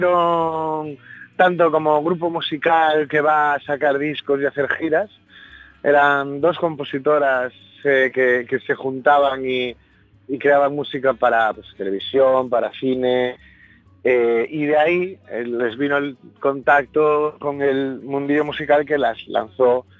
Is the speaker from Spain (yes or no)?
yes; Spain; Yo como conocí a … fue como muchos españoles